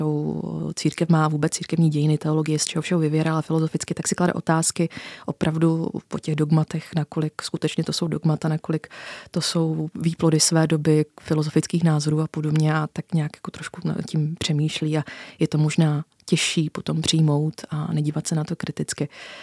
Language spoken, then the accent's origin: Czech; Slovácko, Czechia; Já jsem vyrostla na Slovácku, což je jedna z nejvíce religiózních oblastí v Česku